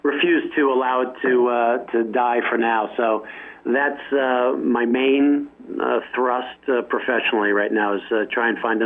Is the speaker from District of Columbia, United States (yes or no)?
yes; Washington, District of Columbia, United States; also born or lived in Alexandria, Virginia; So I grew up in Washington, D.C. and Alexandria, Virginia.